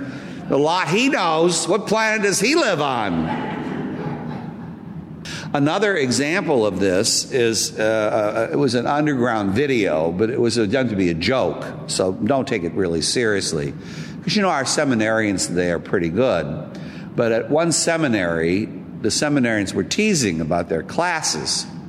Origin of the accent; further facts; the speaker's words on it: California, United States; Well, I told you I'm from California. I don't start fights at the table.